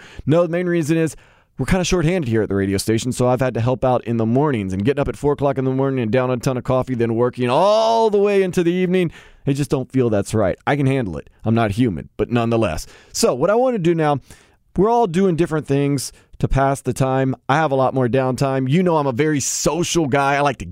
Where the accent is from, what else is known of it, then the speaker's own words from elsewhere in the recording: New Orleans, Louisiana, United States; I am from the 7th Ward, so close by. So we talk, we joke around, we talk about when we were growing up in New Orleans, how it's different, how it's good, how it's bad